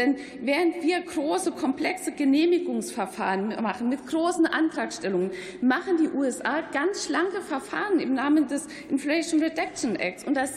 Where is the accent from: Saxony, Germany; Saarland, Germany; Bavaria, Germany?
Saarland, Germany; Wer sich in meiner Heimat im Saarland mit dem Thema Wasserstoff beschäftigt